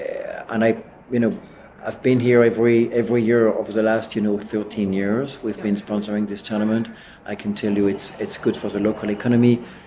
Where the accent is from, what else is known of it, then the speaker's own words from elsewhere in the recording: French Alps, France; I grew up in the French Alps.